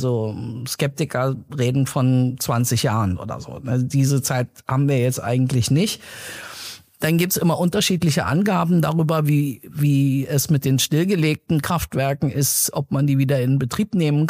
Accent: Iran; Aber ich bin Iranerin.

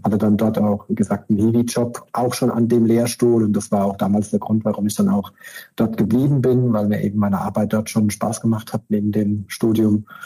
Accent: Rhineland-Palatinate, Germany; eigentlich aus einem Ort an der französischen Grenze. Aber da den niemand kennt, sagt man halt meistens aus der Nähe von Pirmasens. Und weil das halt auch wenige Leute kennen, sagt man dann meistens, ich komme aus der Nähe von Kaiserslautern.

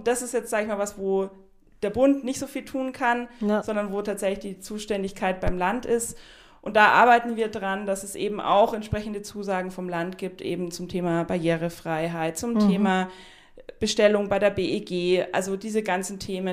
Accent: Augsburg, Bavaria, Germany; dass wir dieses Mal wirklich proaktiv auch unsere Anliegen einbringen als Augsburger.

